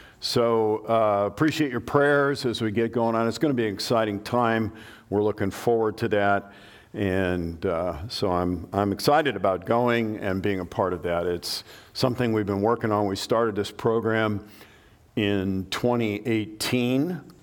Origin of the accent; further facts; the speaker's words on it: West Coast, United States; I'm from the West Coast. It was junior high back then, or high school, right?